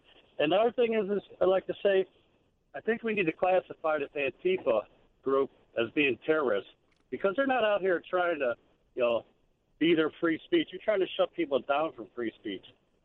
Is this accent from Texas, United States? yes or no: no; Evanston, Illinois, United States; I grew up in Evanston down the street from these Polish people